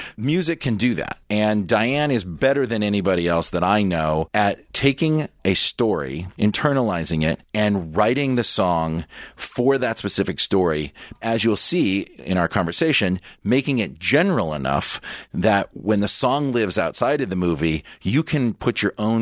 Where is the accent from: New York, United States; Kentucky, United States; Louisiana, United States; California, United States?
California, United States; San Fernando; in the East Valley, not even in the Good Valley. I grew up in San Fernando.